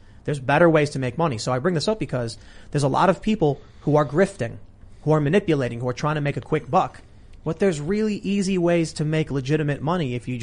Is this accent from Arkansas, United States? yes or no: no; Chicago, Illinois, United States; back when I was, you know, growing up in Chicago, there were people who would, you know, sell pot, right?